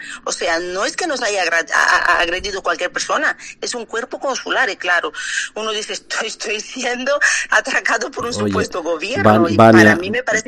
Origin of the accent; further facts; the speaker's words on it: Lisbon, Portugal; also born or lived in Angola; Yo nací en Angola, he crecido en Lisboa, tengo doble nacionalidad, porque mi familia, la mitad son portugueses, la mitad son angolanos, y mi familia, todo el mundo tiene doble nacionalidad.